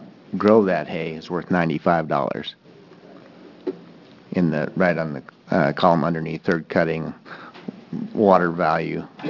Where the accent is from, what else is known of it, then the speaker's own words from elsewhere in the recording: Union, Oregon, United States; I'm from Union, Oregon, and the handout I gave you, you can call a case study. These are actual numbers from our alfalfa production on a 20-acre field.